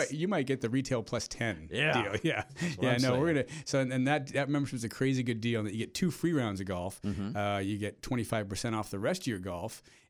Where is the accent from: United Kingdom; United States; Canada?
Canada; I come from Canada, so we call them, it's a toque.